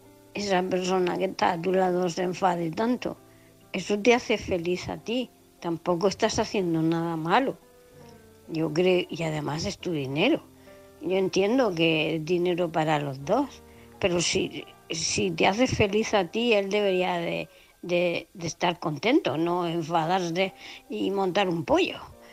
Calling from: Murcia, Region of Murcia, Spain; de Murcia.

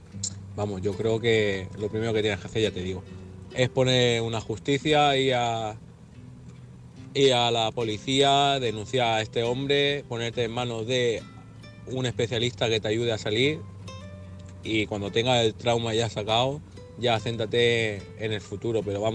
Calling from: Alicante, Valencian Community, Spain; de Alicante.

